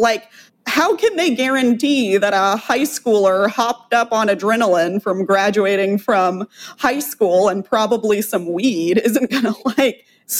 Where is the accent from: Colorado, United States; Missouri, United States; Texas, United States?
Texas, United States; Like, I live in Texas. I was raised in Texas. It's just a fascinating state.